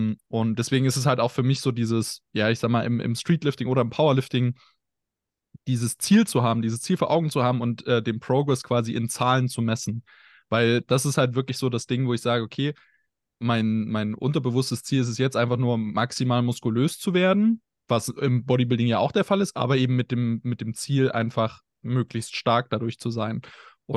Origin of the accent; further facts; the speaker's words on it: Zwickau, Saxony, Germany; Na gut, ich komme aus Zwickau, dementsprechend musste der 1,90 Meter mit Glatze sein.